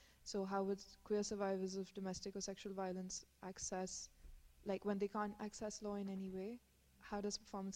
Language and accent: English; New Delhi, Delhi, India; now in London, United Kingdom; I'm from New Delhi, so also experienced a lot of what you talked about firsthand.